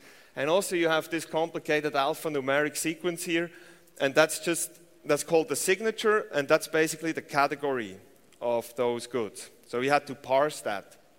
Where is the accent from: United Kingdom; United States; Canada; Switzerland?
Switzerland; I am from Switzerland